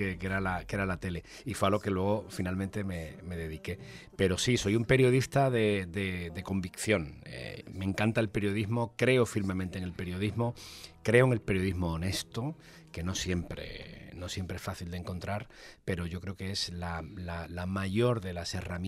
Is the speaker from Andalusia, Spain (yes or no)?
yes; Cádiz, Andalusia, Spain; En este caso yo soy de Cádiz. He vuelto después de 27 años fuera de Cádiz a vivir en mi ciudad.